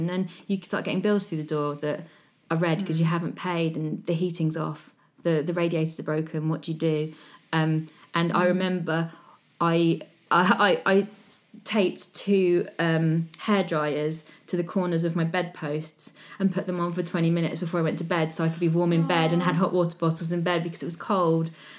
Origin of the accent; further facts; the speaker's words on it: South East England, United Kingdom; I'm from Hampshire. I sound posh. I'm white. I grew up with people who are very wealthy. I went to state school